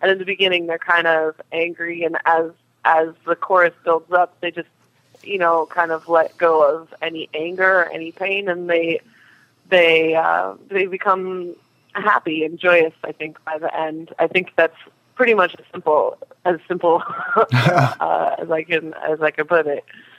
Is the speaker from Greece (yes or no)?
yes; Greece; I think people think because we come from Greece that automatically it's going to mean, oh, it's about government because they're Greek